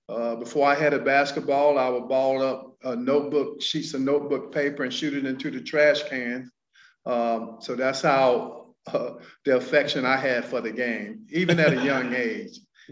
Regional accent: North Carolina, United States; But growing up in North Carolina, your passion and your goals were to play in the ACC.

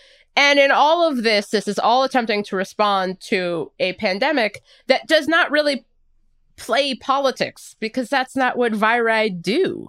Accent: United States; I'm going to intentionally go to Red Robin and eat a burger because I'm an American.

